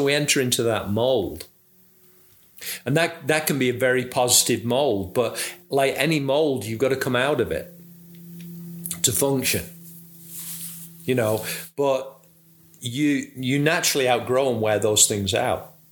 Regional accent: Manchester, North West England, United Kingdom; even if I say, you know, I'm from Manchester, on one level it's true

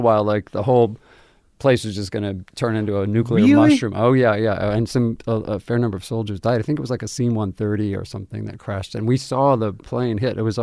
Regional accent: Albuquerque, New Mexico, United States; born or raised there

